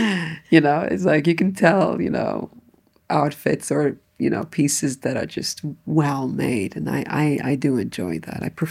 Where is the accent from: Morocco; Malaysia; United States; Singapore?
Morocco; Atlas Mountains; I'm wondering about whether that's a nomadic thing because I'm a Berber from the Atlas Mountains.